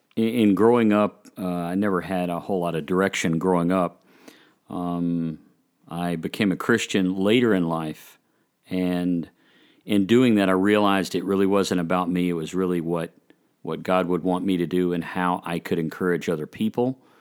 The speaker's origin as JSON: {"language": "English", "town": "Atlanta", "region": "Georgia", "country": "United States", "tie": "born or raised there", "lives_now": "Lawrenceville, United States", "said": "I was born in Atlanta and have been in Georgia all of my life."}